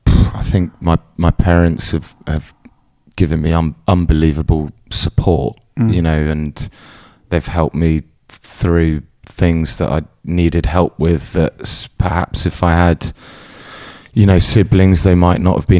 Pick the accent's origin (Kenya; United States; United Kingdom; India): United Kingdom; Oxford, South East England; Yeah, I was born in Oxford, went to school there.